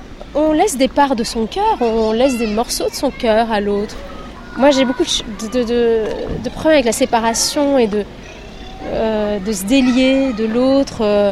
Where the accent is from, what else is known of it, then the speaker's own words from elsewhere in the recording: Algeria; est-ce que c'est mon enfance en Algérie?